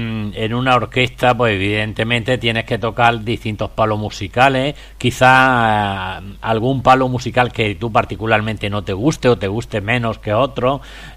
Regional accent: Andalusia, Spain; accent: Andalusian; Yo como soy andaluz, la R por medio del Choco no la pronuncio muchas veces

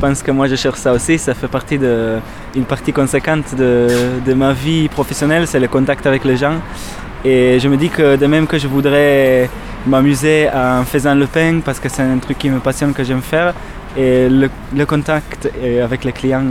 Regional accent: Israel; French is a second language; now in France; boulanger bio à Fressines, une petite commune de montagne à côté de Trébasse. Je viens d'Israël et là ça fait à peu près 8 ans que j'habite ici.

